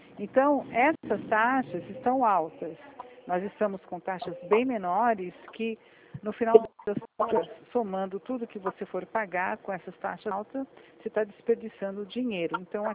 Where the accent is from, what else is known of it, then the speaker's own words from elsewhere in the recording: Rio Claro, São Paulo, Brazil; Sou de Rio Claro.